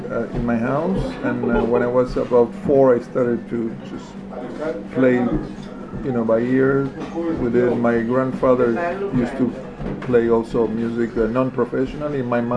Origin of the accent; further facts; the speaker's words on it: Buenos Aires, Argentina; I'm from Buenos Aires, Argentina.